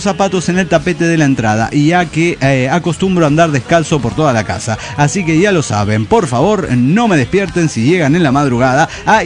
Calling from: Chihuahua, Mexico; de Chihuahua, México.

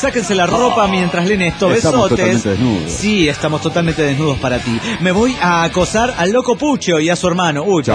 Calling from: Oaxaca, Mexico; de Oaxaca, México.

